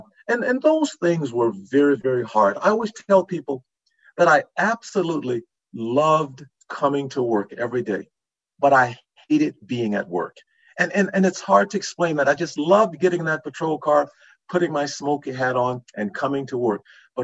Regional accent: Louisiana, United States; Growing up in Louisiana, my grandmother raised me.

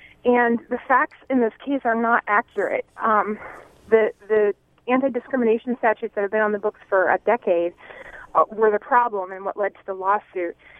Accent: Vermont, United States; I happen to be from the town in Vermont where the Wildflower Inn case took place. That's my hometown.

